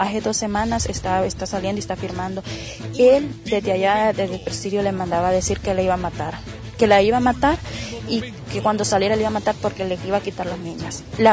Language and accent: Spanish; Comayagua, Honduras; Yo soy de Comayagua, ella vive acá.